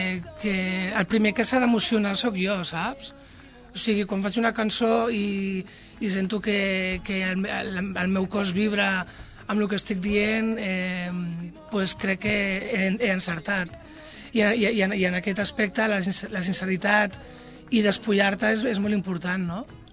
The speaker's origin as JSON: {"language": "Catalan", "town": "Barcelona", "region": "Catalonia", "country": "Spain", "tie": "born or raised there", "said": "com dic el meu barri, que es diu el barri de Gràcia"}